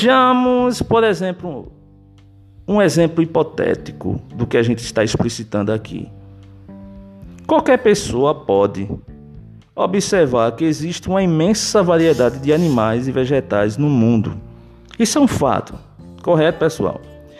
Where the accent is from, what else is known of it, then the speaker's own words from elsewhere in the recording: Pernambuco, Brazil; Eu sou de Pernambuco, né?